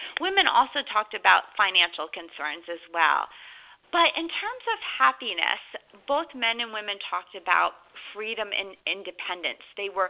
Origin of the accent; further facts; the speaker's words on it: New Jersey, United States; And then, you know, I grew up in New Jersey